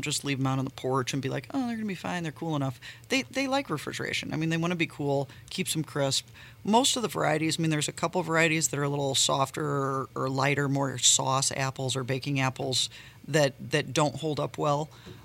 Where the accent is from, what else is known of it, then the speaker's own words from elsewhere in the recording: La Porte, United States; So born and raised in LaPorte.